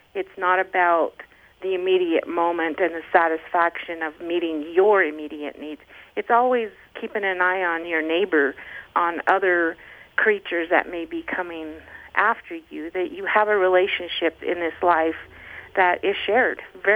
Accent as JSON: {"language": "English", "country": "United States", "said": "We're Native American. We have a deep-seated history with the land, with the government. We may live on reservations or we may not"}